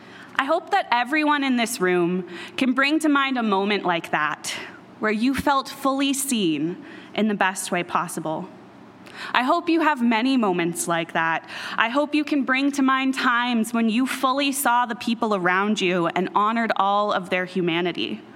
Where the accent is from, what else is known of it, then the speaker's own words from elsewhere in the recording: Pacific Northwest, United States; now in Chicago, United States; I'm a white woman, I'm a Christian, I live in Chicago, I'm from the Pacific Northwest.